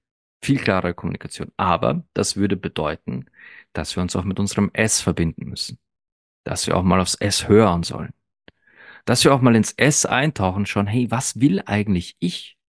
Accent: Austria

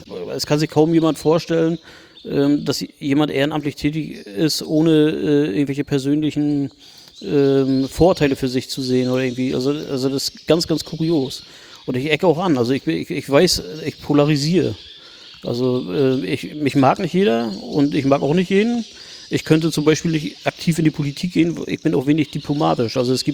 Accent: Malchin, Mecklenburg-Vorpommern, Germany; born there; also born or lived in Berlin; Ja, ne, ich bin Malchiner. Ich bin ein gebürtiger Malchiner.

